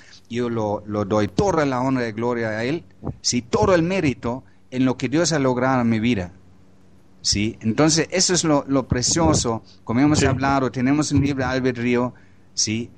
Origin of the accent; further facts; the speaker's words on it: Germany; Spanish is a second language; Yo como alemán, educado con la teoría de evolución, con la tecnología, la ciencia y todas esas cosas.